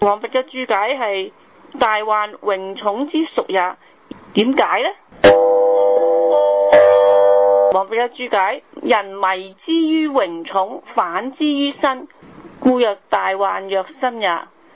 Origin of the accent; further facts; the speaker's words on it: Hong Kong; 今日我哋值得庆幸嘅就係我哋香港人好多都冇佢嗰种受到羞辱并且好愤怒嘅感觉